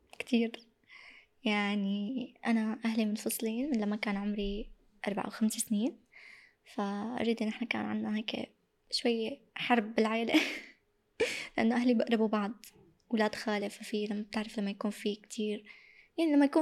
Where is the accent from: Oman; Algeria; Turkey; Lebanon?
Turkey; حياتي بلشت بتركيا صار عندي رفقات كبرت بتركيا فبتعني لي يعني بحسها كبلد الثاني حتى أحساسي فيها ما بحس بالغربة